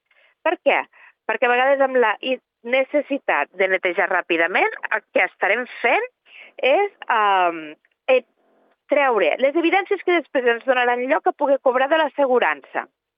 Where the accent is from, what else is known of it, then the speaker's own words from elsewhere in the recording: Alcanar, Catalonia, Spain; Jo soc d'Alcanar, ho vam patir fa uns anys